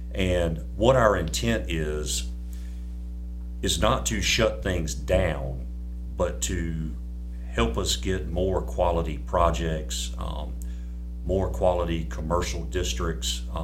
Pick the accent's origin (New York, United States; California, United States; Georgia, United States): Georgia, United States; I was born and raised in Clio area. So I've been here most of my life.